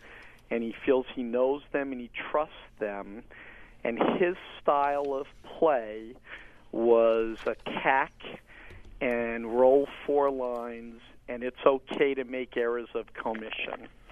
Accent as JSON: {"language": "English", "town": "Brooklyn", "region": "New York", "country": "United States", "tie": "born or raised there", "also_born_or_lived": "Lowell, Massachusetts", "said": "Well, I grew up in Brooklyn, New York, and Lowell, Massachusetts, two working-class towns. And my father was a Greek immigrant, and he was a waiter."}